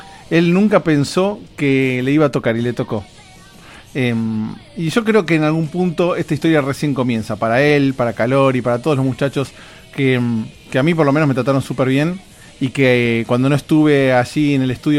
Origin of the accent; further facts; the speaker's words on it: Argentina; en mi país, en Argentina